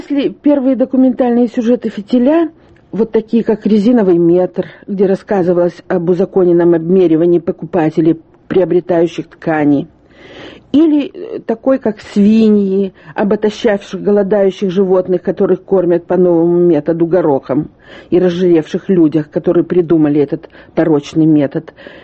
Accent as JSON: {"language": "Russian", "town": "Dnipro", "region": "Dnipropetrovsk Oblast", "country": "Ukraine", "tie": "born or raised there", "said": "Родом я из Днепропетровска, хотя жила там совсем мало. Детство мое связано с Украиной. Я прожила там всю свою юность."}